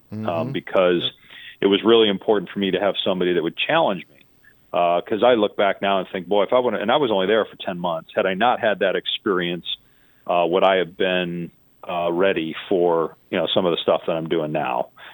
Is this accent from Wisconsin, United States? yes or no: yes; Madison, Wisconsin, United States; And I became a Syracuse fan watching growing up in Madison, Wisconsin